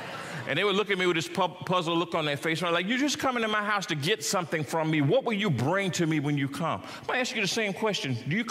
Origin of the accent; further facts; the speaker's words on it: South Carolina, United States; a little hot hard bench church like I grew up in South Carolina when I was a boy